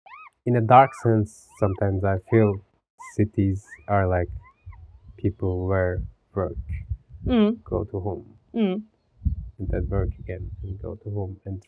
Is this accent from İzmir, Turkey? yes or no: yes; Izmir, İzmir, Turkey; English is a second language; now in Istanbul, Turkey; I'm from Izmir, which is like the third biggest town of Turkey. But I live in Istanbul. It's been 12 years I live in Istanbul.